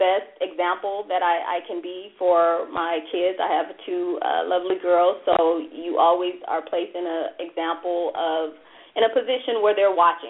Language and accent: English; La Verne, California, United States; I grew up in Laverne.